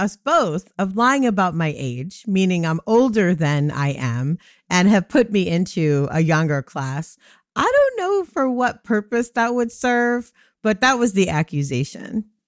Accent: Jamaica; because we're Jamaican and we don't do that shit.

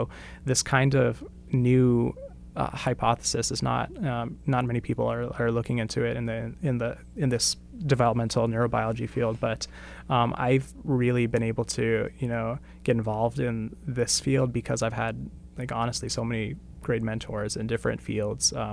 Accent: North Andover, Massachusetts, United States; I'm from North Andover, Massachusetts, so out of state.

